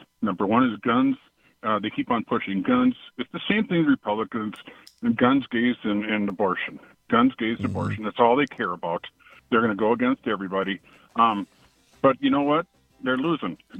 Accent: Spooner, Wisconsin, United States; I'm from Spooner. I do listen on that station.

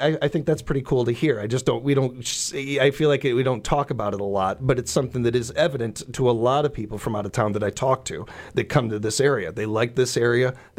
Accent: Chicago, Illinois, United States; As out-of-towners, I'm from Chicago.

